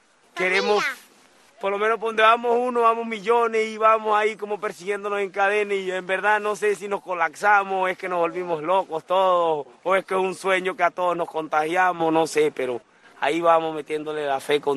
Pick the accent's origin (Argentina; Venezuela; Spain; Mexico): Venezuela; Trujillo; moved away; De Trujillo.